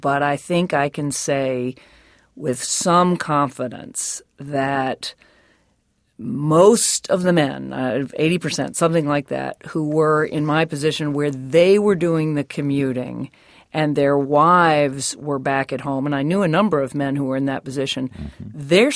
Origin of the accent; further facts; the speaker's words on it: Virginia, United States; Remember, growing up in Virginia in the 60s and 70s, I didn't know a single woman doctor. Not one.